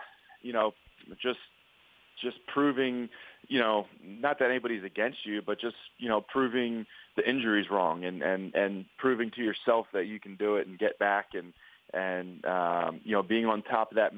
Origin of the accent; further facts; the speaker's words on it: New Jersey, United States; And, you know, going to school in Staten Island and growing up in New Jersey.